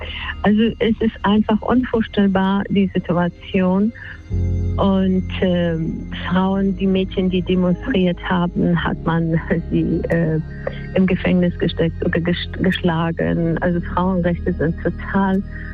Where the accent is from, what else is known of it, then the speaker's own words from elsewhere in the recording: Afghanistan; German is a second language; für mich als Afghanin, die 20 Jahre praktisch da sich eingesetzt hat für Bildung.